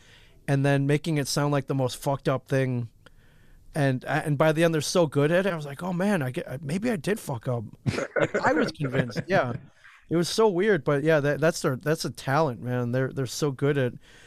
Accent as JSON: {"language": "English", "region": "Midwest", "country": "United States", "tie": "born or raised there", "said": "I think a lot of it was, you know, just kind of growing up Asian in a mainly white Midwest town."}